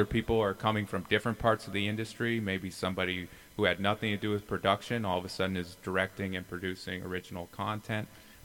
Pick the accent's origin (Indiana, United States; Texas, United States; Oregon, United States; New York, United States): New York, United States; also born or lived in Chicago; No. I was born in Chicago, okay. Grew up in New York